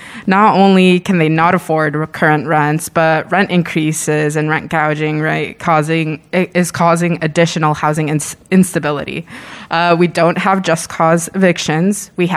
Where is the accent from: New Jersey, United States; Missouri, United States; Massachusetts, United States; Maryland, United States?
Massachusetts, United States; Boston; growing up in East Boston, I saw many of my friends and my family members move away from the neighborhood, be priced out of their homes.